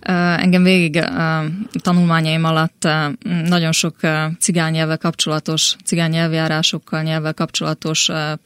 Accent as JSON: {"language": "Hungarian", "country": "Slovakia", "said": "szlovákiai származású vagyok, de még ezt mondjuk el, hogy nem roma származású"}